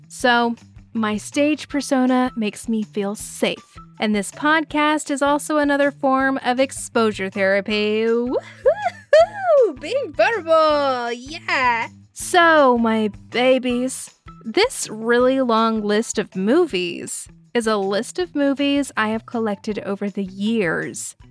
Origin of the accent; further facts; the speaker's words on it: Bible Belt, United States; I grew up in the Bible Belt, underneath the fire and brimstone of the megachurch.